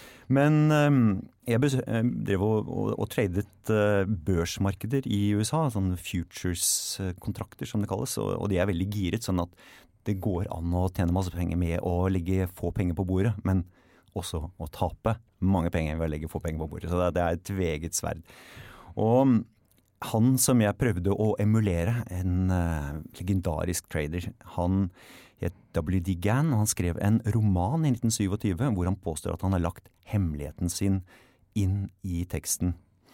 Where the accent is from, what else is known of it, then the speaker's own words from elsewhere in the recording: Oslo, Norway; born there; Ja, jeg er født i Oslo, er snart 55 år gammel.